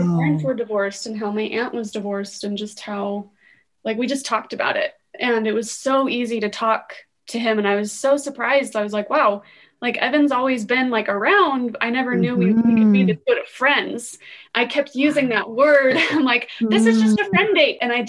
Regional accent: Utah, United States; Yeah, we're from Utah, born and raised, both of us.

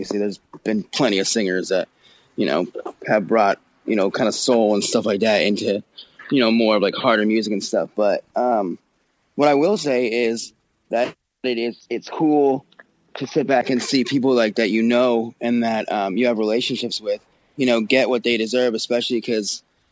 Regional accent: British Columbia, Canada; But I grew up in Canada pretty much I would say life, because, you know, growing up as a kid and stuff, that's pretty much where it counts when you say where are you from. But yeah, my dad is American and my mom was Canadian.

